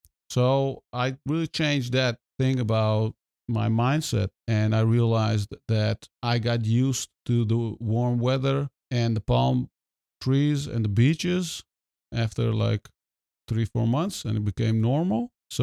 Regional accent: Netherlands; I grew up in the Netherlands. Everything is fast-paced. Everything is rule-based. Everything is orderly.

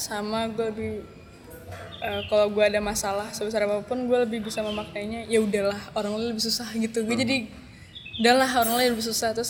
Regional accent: West Nusa Tenggara, Indonesia; Sekarang kampung saya lagi rusak, lagi jelek. Cuman kami insya Allah siap buat bangkit lagi.

